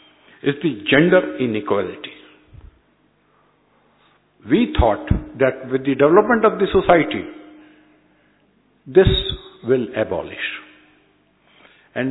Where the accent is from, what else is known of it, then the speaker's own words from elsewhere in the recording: Agra, Uttar Pradesh, India; I am from the North India, from Agra.